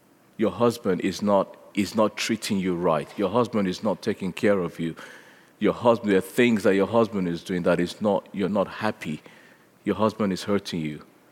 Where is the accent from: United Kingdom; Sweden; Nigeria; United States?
Nigeria; grew up in Nigeria. I'm a Nigerian, and became a Christian in Nigeria